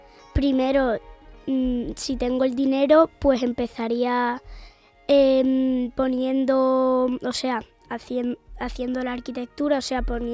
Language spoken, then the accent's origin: Spanish; Fuente del Arco, Extremadura, Spain; Mi pueblo está en Extremadura, se llama Fuente del Arco.